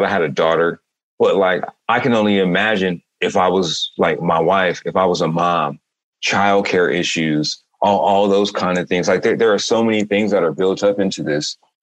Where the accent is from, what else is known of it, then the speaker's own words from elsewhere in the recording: Altadena, California, United States; I'm from Altadena, California. The mountains are in my backyard.